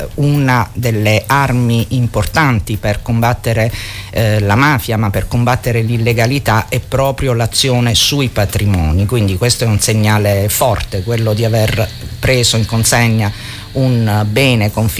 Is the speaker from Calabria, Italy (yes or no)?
yes; Reggio Calabria, Calabria, Italy; a Reggio Calabria, la mia città d'origine